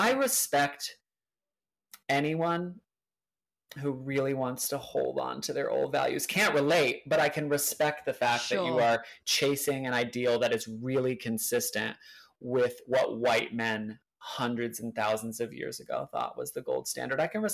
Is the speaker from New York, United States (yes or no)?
no; New Hampshire, United States; I am from the Northeast, New Hampshire, about an hour outside of Boston, pretty close to the Canadian border. So I think some people hear a hint of it in my voice.